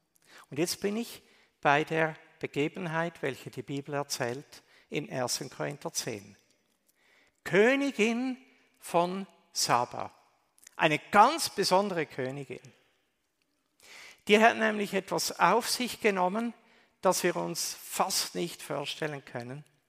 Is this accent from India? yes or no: yes; India; Ich bin in Indien aufgewachsen, auf dem Missionsfeld.